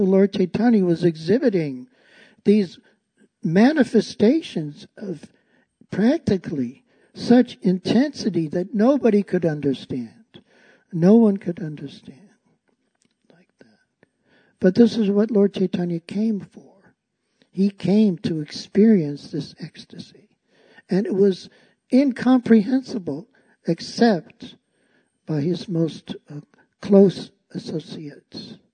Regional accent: South Africa; Now, I'm from South Africa.

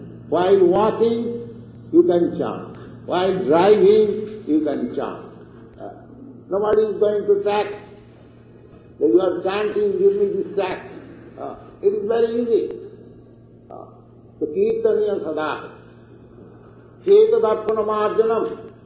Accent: India; English is a second language; Now, before me, I am Indian, you are all Americans.

